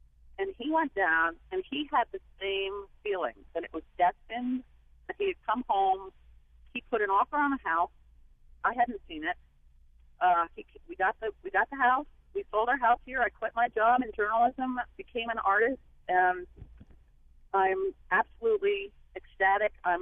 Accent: New London, Connecticut, United States; I'm 60 years old. I grew up in New London and eventually became a journalist.

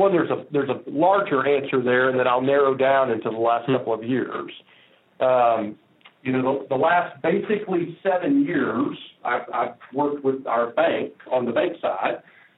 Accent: Little Rock, Arkansas, United States; I was born and raised in Little Rock.

